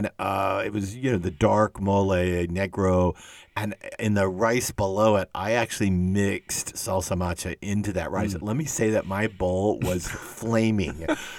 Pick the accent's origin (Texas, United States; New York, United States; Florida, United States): Texas, United States; And I grew up in Texas, and it is a Mexican condiment, but it never crossed the Rio Grande into Texas, unfortunately, when I was a kid.